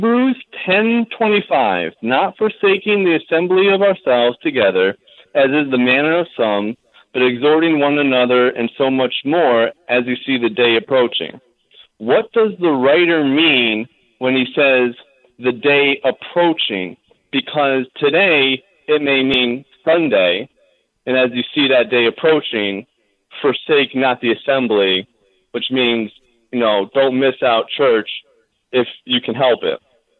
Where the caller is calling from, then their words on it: Schenectady, New York, United States; I'm calling from Schenectady.